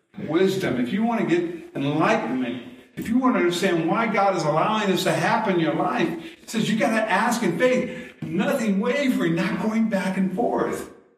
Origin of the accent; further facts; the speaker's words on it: Seville, Ohio, United States; moved away; And I'm an Ohio boy. I grew up in Seville, about a half hour away, you know.